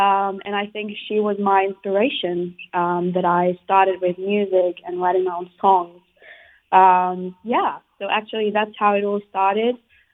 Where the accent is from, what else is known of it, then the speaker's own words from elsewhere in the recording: Mannheim, Baden-Württemberg, Germany; I'm from Germany. I grew up in a really small village in Mannheim.